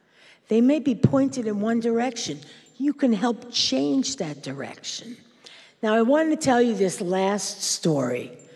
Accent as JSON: {"language": "English", "town": "Brooklyn", "region": "New York", "country": "United States", "said": "Because I'm a Jew from New York. I'm a nice Jewish girl from Brooklyn."}